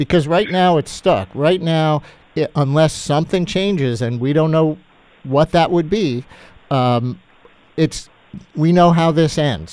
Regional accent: United States; But, you know, personally, Susan, as a journalist and as an American, not an aside, I'll admit it, I'd be interested in a deal.

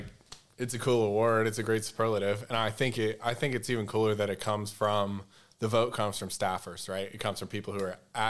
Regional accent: Southeast, United States; I don't really get to spend a lot of time there just because I grew up in the Southeast.

